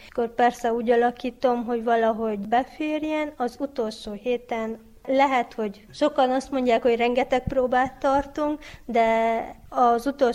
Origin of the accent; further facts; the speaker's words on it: Satu Mare, Satu Mare County, Romania; a Fickói Református Egyház tiszteletes asszonya, a férjem a lelkész, és Szatmárni Metiből származom.